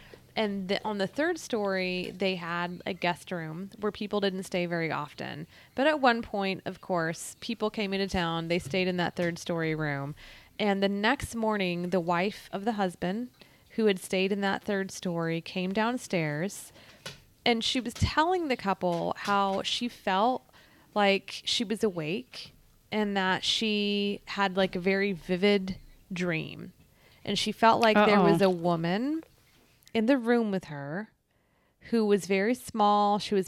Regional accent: Texas, United States; now in Philadelphia, United States; I always say I live in Philadelphia, but I just moved here because I'm from Texas.

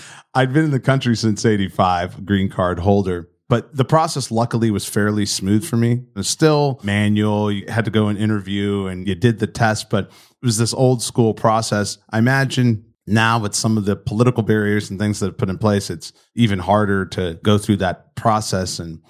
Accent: Indiana, United States; And I grew up in Indiana in the Midwest here

